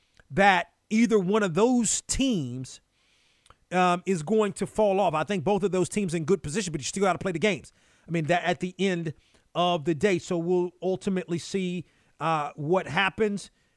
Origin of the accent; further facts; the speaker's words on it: Washington, District of Columbia, United States; growing up in Washington in the D.C. area, I was a big Capitals fan.